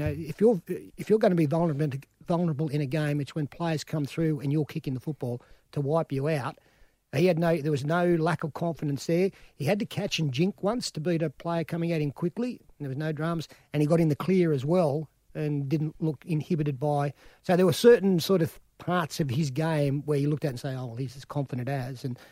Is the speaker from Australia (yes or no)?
yes; Toowoomba, Queensland, Australia; born there; Oh, mate, I was born in Toowoomba, you know.